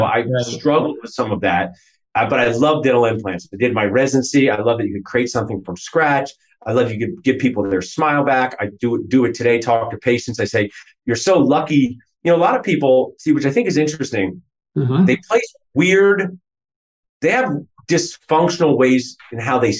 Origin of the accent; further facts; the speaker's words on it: New Jersey, United States; But I've been in this area my whole life. But I was born in New Jersey.